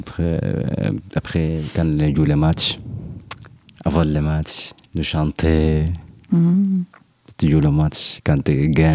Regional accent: France; Mais je suis français.

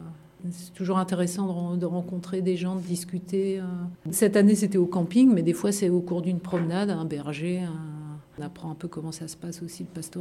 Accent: Île-de-France, France; on vient de région parisienne, pour moitié les Yvelines et pour moitié la Seine-Saint-Denis.

